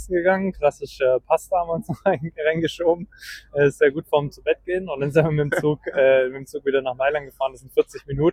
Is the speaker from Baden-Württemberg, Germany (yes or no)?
yes; Stuttgart, Baden-Württemberg, Germany; ich komme auch aus Stuttgart.